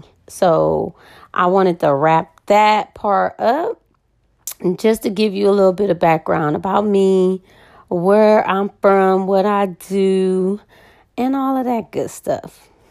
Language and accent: English; Cleveland, Ohio, United States; moved away as an adult; now in Charleston, United States; Born and raised in Cleveland, Ohio. I actually didn't leave Cleveland until 2010. I've been in Charleston since 2010.